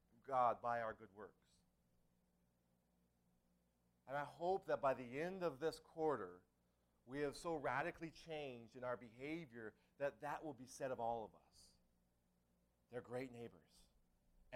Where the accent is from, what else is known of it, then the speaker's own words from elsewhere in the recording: United States; I'm an American. I believe in that.